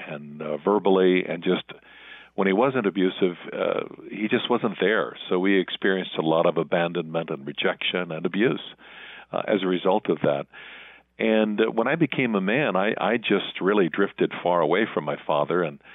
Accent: St. Louis, Missouri, United States; I was one of 11 kids, Pat. We grew up in St. Louis in a very small house, which would try the patience of any man.

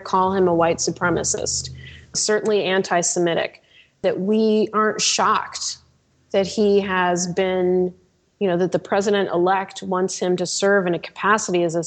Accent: Goshen, Indiana, United States; Again, that's affected my hometown, Goshen, Indiana.

